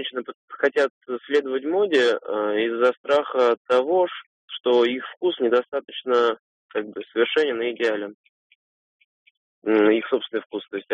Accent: Moscow, Russia; студент из Москвы.

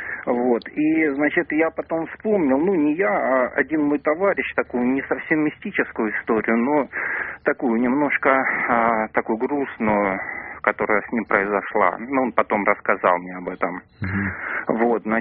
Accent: Rostov-on-Don, Rostov Oblast, Russia; я из Ростова-на-Дону.

